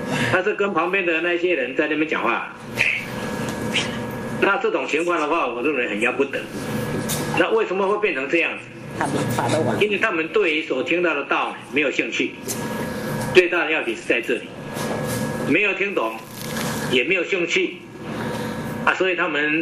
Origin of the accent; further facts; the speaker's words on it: China; 这对我们中国人或日本人来讲的话，这个是比较不可能的事情。